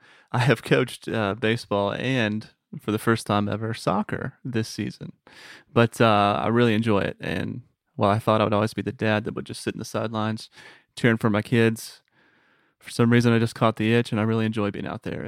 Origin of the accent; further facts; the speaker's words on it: Texas, United States; now in Tennessee, United States; Born and raised in Texas. I will say, though, much to the dismay of my fellow native Texans, being in Tennessee for over a decade now, Tennessee is home, really, for me and my family.